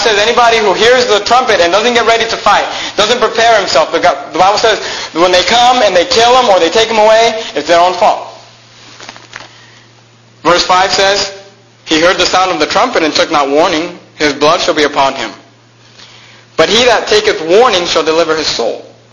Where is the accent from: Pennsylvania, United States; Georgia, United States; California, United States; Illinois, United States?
California, United States; I grew up in the Bay Area.